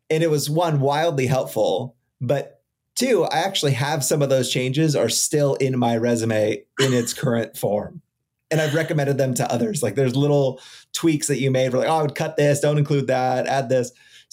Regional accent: Costa Mesa, California, United States; when I grew up, Costa Mesa wasn't cool when I grew up in Orange County.

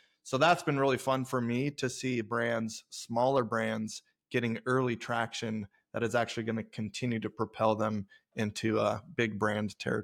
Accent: Homer, Alaska, United States; So we grew up here in Homer, Alaska. It's a small town you know, 5,000 people.

